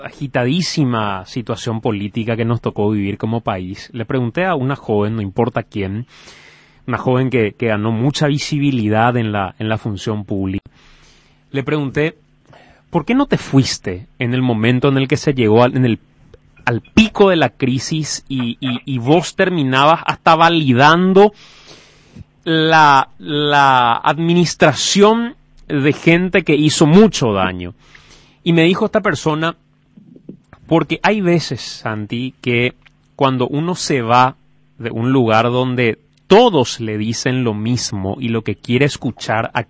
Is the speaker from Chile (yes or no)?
no; Paraguay; así nomás luego somos los paraguayos, estas son nuestras costumbres